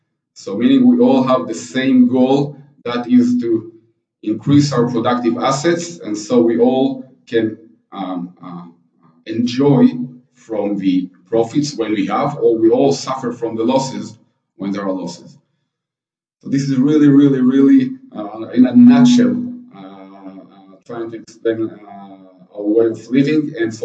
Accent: Israel; English is a second language; You probably hear by my accent that I'm not from the US. I'm from Israel, based in Israel.

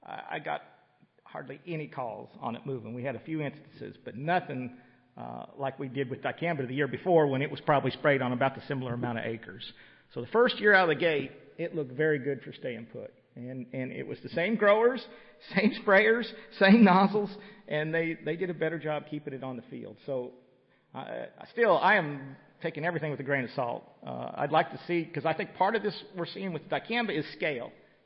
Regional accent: Illinois, United States; I'm from Illinois, I've seen it

